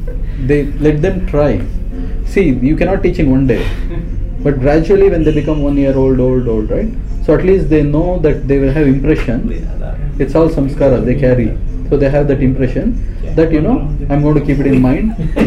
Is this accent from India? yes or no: yes; India; now in India not; they were saying, we are from India, like, you know, we came from India to do master.